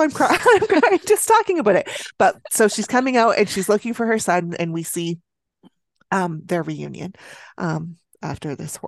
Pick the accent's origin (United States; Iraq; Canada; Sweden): Canada; I'm from Canada, so the French-ish pronunciation